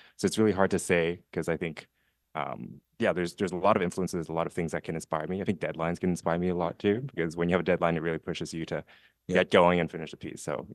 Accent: Canada; I am Canadian

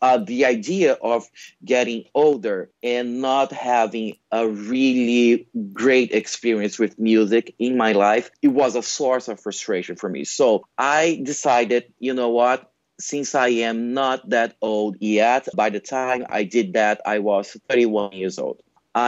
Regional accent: Brazil; English is a second language; I was born and raised in Brazil, South America.

